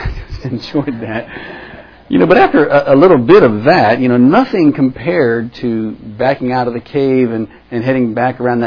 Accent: West Virginia, United States; there were a lot of those back in my home state of West Virginia.

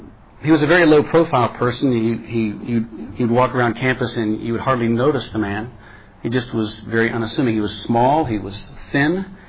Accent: West Virginia, United States; Carl Levitt ran a funeral home in my hometown in West Virginia.

